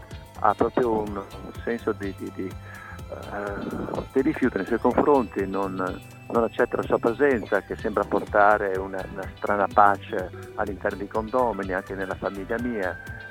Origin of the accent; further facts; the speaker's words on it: Venice, Veneto, Italy; Io che sono originario di Venezia